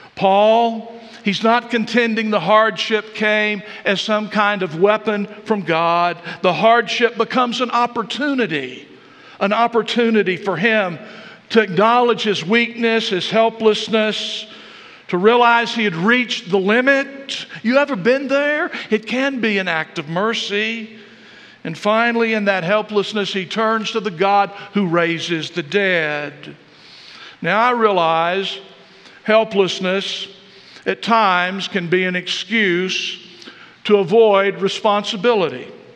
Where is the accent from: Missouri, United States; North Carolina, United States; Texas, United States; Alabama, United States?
Texas, United States; accent: Texas; I thought, this is a person from Kentucky telling me they didn't like my Texas accent, you know.